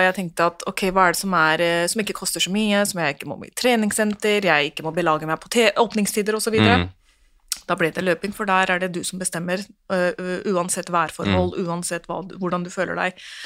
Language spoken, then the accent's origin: Norwegian; Oslo, Norway; Og så ble det slik at jeg vokste opp på Romsås